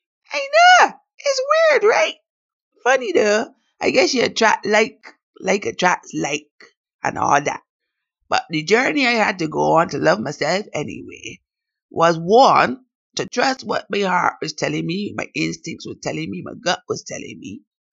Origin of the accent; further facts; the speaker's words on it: Barbados; accent: Bajan; I don't care if you don't like my Bajan accent. I don't care if you don't think I talk proper enough, even as a Bajan to Bajan person. This is how I talk.